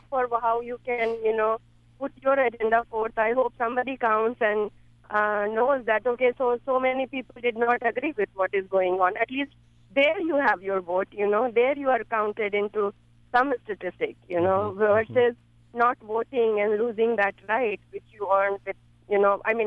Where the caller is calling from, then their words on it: San Jose, California, United States; I'm calling from San Jose, California.